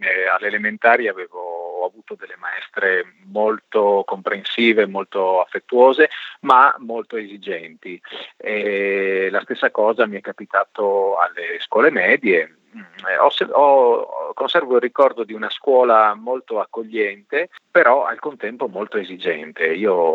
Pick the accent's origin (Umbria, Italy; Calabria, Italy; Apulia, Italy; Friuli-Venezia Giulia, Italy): Friuli-Venezia Giulia, Italy; Pordenone; poi sono tornato a Pordenone, che è il mio paese natale. Ho frequentato le scuole medie a Pordenone e poi lì ho fatto anche il liceo classico